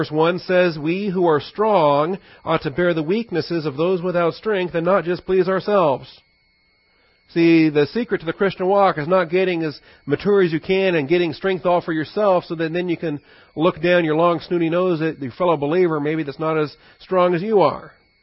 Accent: Seattle, Washington, United States; I didn't have y'all when I grew up in Seattle, Washington. It wasn't a part of our vocabulary. Came down here

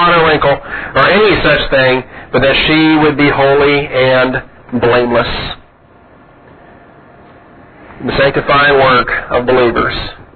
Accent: Washington, United States; now in Texas, United States; I mean, I grew up in Washington. Maybe I got to illustrate this. If you grow up here in Texas and you don't have a whole lot of fireplaces, you don't build a whole lot of fires.

